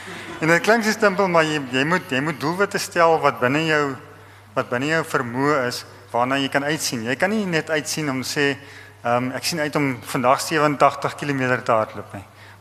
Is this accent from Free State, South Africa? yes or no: yes; Free State, South Africa; En ek het in Oos-Vrystaat groot geword.